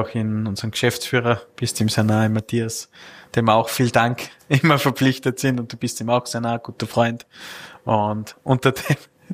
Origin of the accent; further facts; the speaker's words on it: Upper Austria, Austria; als Oberösterreicher sagt man lieber haben, wir brauchen.